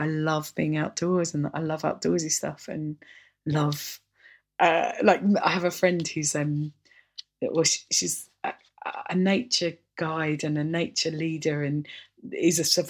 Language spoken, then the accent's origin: English; Orpington, London, United Kingdom; growing up in Orpington, I feel like you will understand that there's no nature.